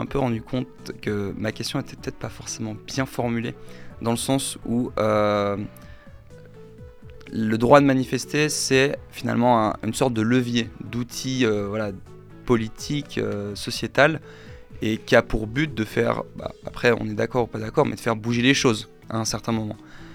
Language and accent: French; France; now in Switzerland; je suis français à l'origine.